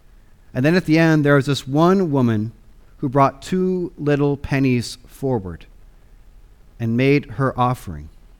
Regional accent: Spokane, Washington, United States; When I was growing up in Spokane

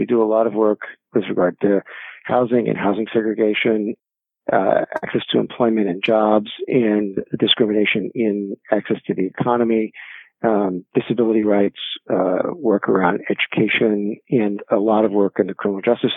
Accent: Maine, United States; I grew up in Maine. Maine is not a terribly diverse place.

